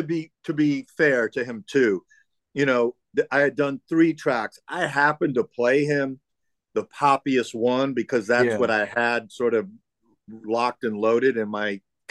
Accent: New York, United States; growing up in New York in the 70s

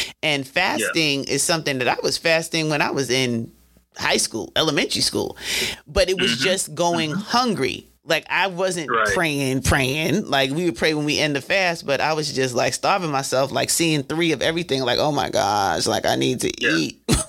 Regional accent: Jamaica; I've been going to church as a Jamaican since my eye, damn, and knee.

